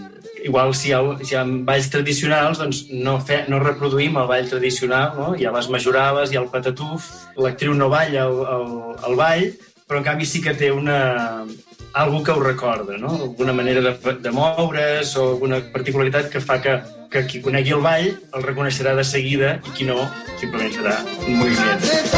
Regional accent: Ullastrell, Catalonia, Spain; now in Terrassa, Spain; ara sóc de Terrassa, bueno, sóc d'Ullastrell, però fa 10 anys que visc aquí a Terrassa

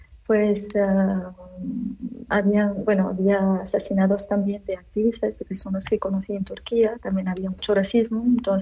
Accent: Damascus, Damascus Governorate, Syria; Catalan is a second language; moved away as an adult; also born or lived in Homs; Soc d'Homs, però he marxat, he viscut tota la meva vida a Damasc.

